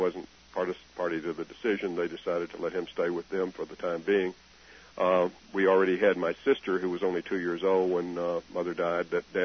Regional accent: Lake Village, Arkansas, United States; I grew up in Lake Village, Arkansas, which is a lake, a town on a lake.

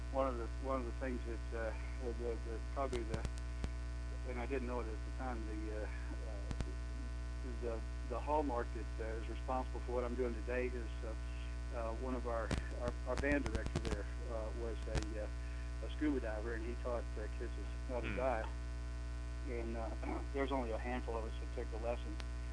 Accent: Dallas, Texas, United States; also born or lived in Gainesville, Georgia, United States / New Iberia, Louisiana, United States; Mostly in Dallas, Texas.

